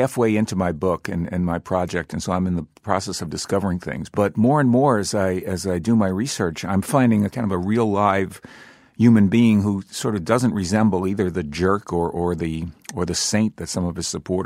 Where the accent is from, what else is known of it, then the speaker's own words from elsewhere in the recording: New York, United States; I'm a writer from New York, and now I'm working on a book about Ty Cobb